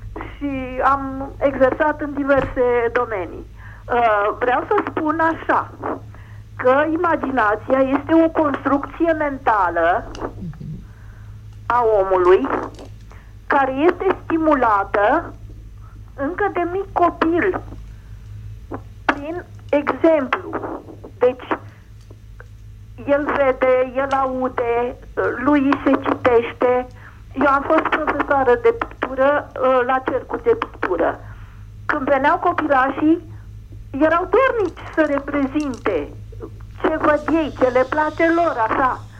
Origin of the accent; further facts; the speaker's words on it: Piatra Neamț, Neamț County, Romania; din Piatra Neamț.